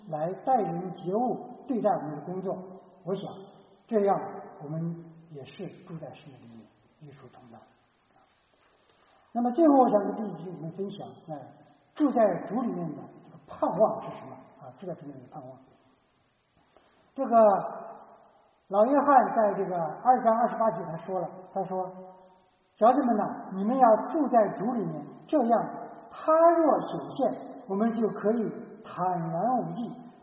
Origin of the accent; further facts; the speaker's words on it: China; 如果对中国用，我们是中国来嘛